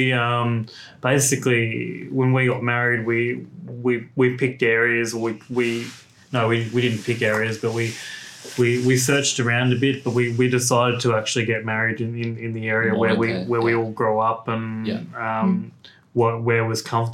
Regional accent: Australia; Diane is Zimbabwean background, and I'm Australian.

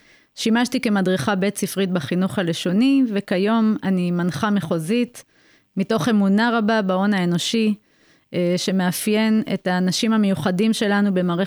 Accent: Ofakim, Southern District, Israel; כילדה שגרה בשכונת מצוקה, אפשר לומר, באופקים. קראו לה מרכז קליטה, לימים היא קיבלה את השם קיבוץ גלויות.

